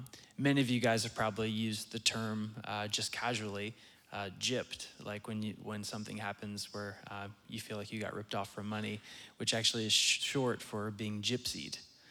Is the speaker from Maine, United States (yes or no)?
no; Pennsylvania, United States; first language Romani; But yeah, I grew up in Pennsylvania in the gypsy culture. We spoke Rumness, that language.